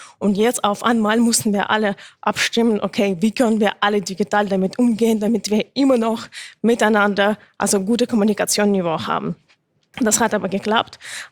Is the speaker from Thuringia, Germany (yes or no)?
yes; Thuringia, Germany; born there; geboren in Thüringen